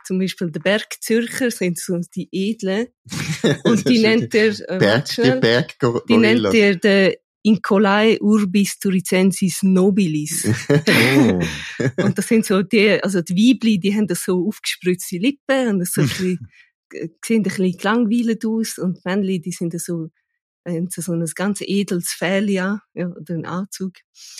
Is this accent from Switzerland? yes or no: yes; Rabius, Graubünden, Switzerland; Also ich bin in Rabius aufgewachsen.